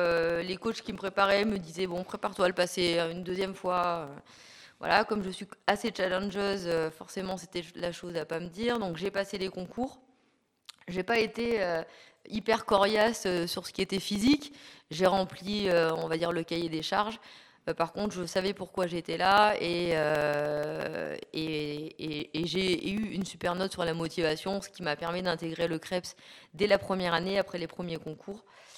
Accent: Grenoble, Auvergne-Rhône-Alpes, France; J'ai grandi dans les Alpes, donc j'ai grandi à Grenoble et j'ai fait toutes mes études, toute ma scolarité, on va dire, à Grenoble.

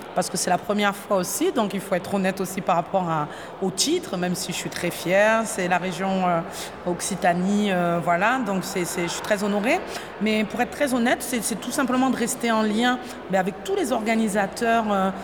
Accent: Haiti; now in France; parce que je suis originaire de Haïti et que j'aime la mixité, l'ouverture, la culture

